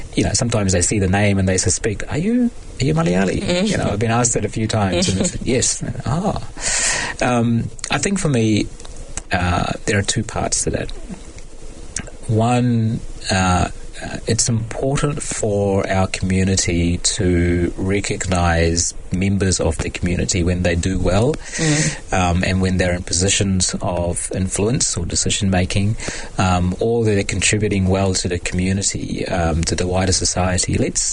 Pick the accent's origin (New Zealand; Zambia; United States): New Zealand; also born or lived in Kerala, India; after many years of living, growing up in New Zealand. I'm more of a New Zealander in terms of my outlook and my knowledge and my skills, how I talk and behave, than I am a Malayali.